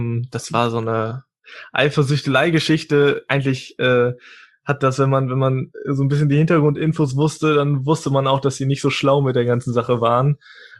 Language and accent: German; Westerkappeln, North Rhine-Westphalia, Germany; also born or lived in Ibbenbüren; Ich bin in Immbüren geboren, 20 Minuten von hier. Und lebe seither dann hier in Westerkappeln